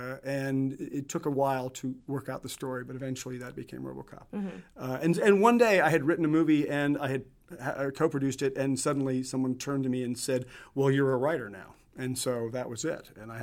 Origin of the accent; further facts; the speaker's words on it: California, United States; I grew up in Northern California, but we were down here visiting.